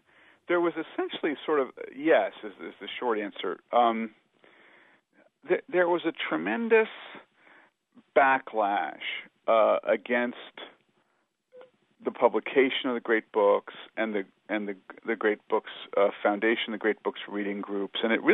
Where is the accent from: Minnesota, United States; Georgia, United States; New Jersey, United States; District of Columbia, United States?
District of Columbia, United States; Washington; It's funny, I grew up in Washington, D.C. I've lived on the East Coast all my life